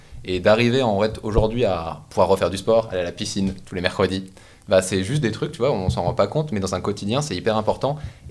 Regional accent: the Alps, France; je suis un grand fan de ski parce que je suis des Alpes

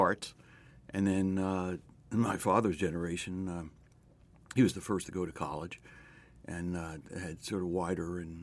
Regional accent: Philadelphia, Pennsylvania, United States; I like to say I grew up in the West. I grew up in West Philadelphia. And I grew up there and went to high school there and intended to become a physician.

